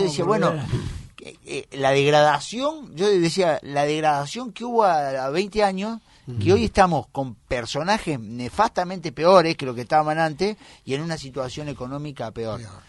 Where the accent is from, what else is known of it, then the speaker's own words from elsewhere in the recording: Córdoba, Argentina; estábamos hablando de que somos de Córdoba.